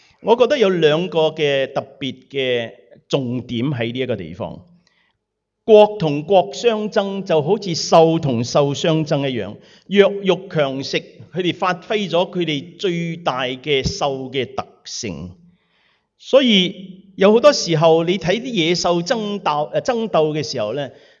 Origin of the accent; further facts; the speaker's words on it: Guangdong, China; 特別我哋廣東人嚇，係咪啊？